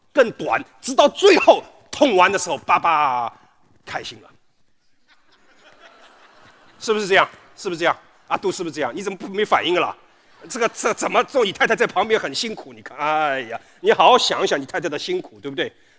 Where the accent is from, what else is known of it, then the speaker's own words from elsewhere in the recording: Shanghai, China; 我们上海人有没有啊？上海人话说拎得清吧，